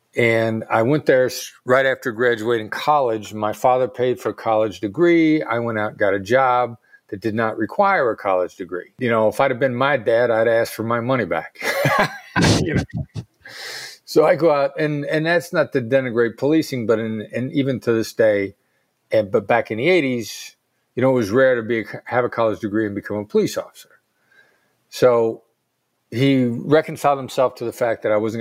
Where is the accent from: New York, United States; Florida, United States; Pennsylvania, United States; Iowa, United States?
Iowa, United States; And I grew up in Iowa. I'd never been anywhere.